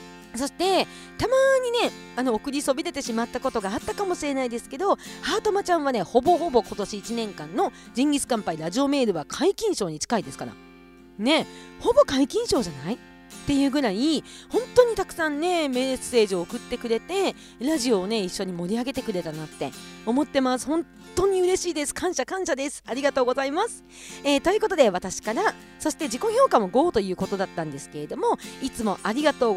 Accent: Kushiro, Hokkaido, Japan; 釧路市の観光大使に任命していただいたっていうのも、同じ地元の釧路として

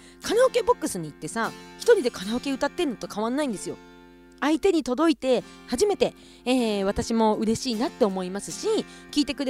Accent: Kushiro, Hokkaido, Japan; 釧路市の観光大使に任命していただいたっていうのも、同じ地元の釧路として

